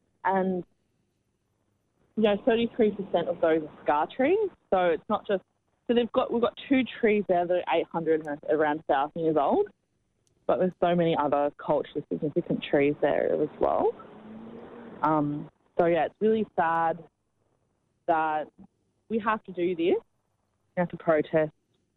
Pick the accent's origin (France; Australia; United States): Australia; I'm Australian, and my mob are Yiga, Gunjimara, Bindle, Torres Islander, and Jabberong.